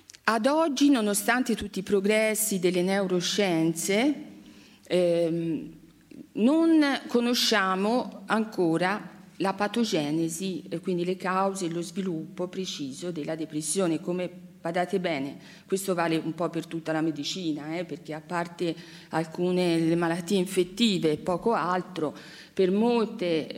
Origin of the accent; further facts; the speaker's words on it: Pisa, Tuscany, Italy; born there; also born or lived in Milan; siamo a Milano e che è la mia città adottiva, perché sono nata a Pisa, ma passo il 50% del mio tempo qui a Milano per lavoro, ormai mi sono anche affezionata alla città